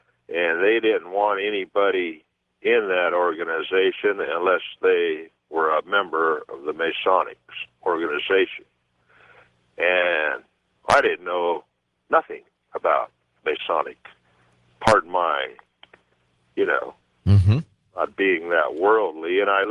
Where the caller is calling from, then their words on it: Pahrump, Nevada, United States; Right now I'm in Pahrump, Nevada.